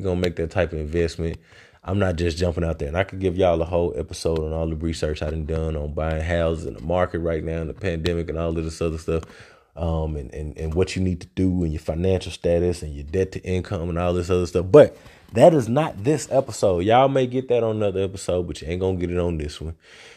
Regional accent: Little Rock, Arkansas, United States; it's actually a shorter trip to Little Rock, which is where I'm from. I go to my hometown, see my people and all that.

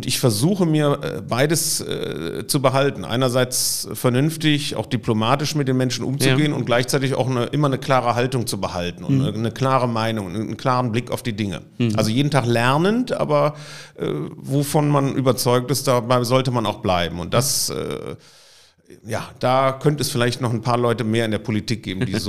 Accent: Cologne, North Rhine-Westphalia, Germany; Ja, also erstmal bin ich wirklich ein Urkölner, sozusagen geboren, aufgewachsen im Kölner Norden, in der Innenstadt groß geworden, mit Schule, FEG und Universität Köln, genau richtig Kölner Bildungskarriere.

